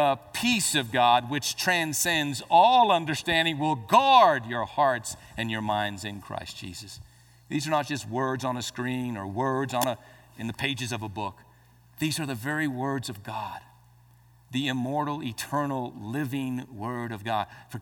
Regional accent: Albuquerque, New Mexico, United States; You know, growing up in Albuquerque, I used to enjoy going to the New Mexico State Fair.

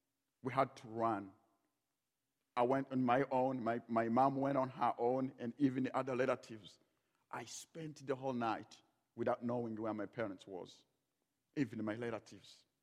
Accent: Rwanda; I was not born yet, and I was born in Rwanda. We grew up over there.

